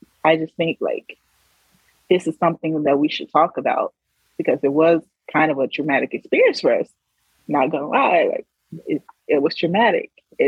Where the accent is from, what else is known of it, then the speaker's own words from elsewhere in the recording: Memphis, Tennessee, United States; because I'm coming from Memphis, Tennessee, which is a major Black city. I've only interacted with Black people. I've only been to school with Black people my whole life.